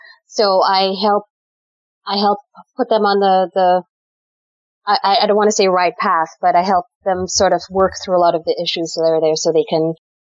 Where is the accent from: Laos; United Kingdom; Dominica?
Dominica; now in United States; I am from the Caribbean. I'm from a little island called Dominica and I have lived in the United States now for off and on for about a decade.